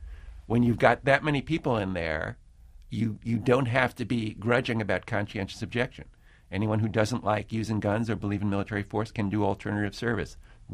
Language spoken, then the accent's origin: English; United States; moved away as an adult; as a journalist working abroad, as an American now living and teaching abroad, I'm very aware that Americans are often the last to know what their country is doing.